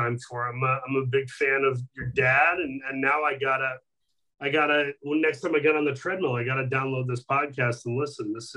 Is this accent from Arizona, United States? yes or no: no; Michigan, United States; I grew up in Michigan, one of four kids to parents who are like Protestant ministry workers, you know, pastor and teacher.